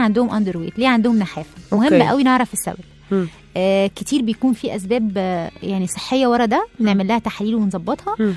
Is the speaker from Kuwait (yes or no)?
no; Egypt; أكيد دي مشكلتنا كمصريين